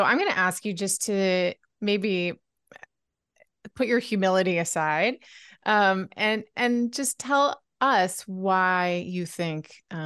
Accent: Canada; I listen, I'm from Canada. I understand.

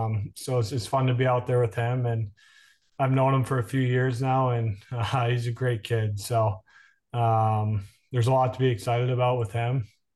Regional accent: Hanover, Massachusetts, United States; Yeah, I began in Boston. I grew up in Hanover, South Shore, Boston, and neither of my parents played hockey, actually.

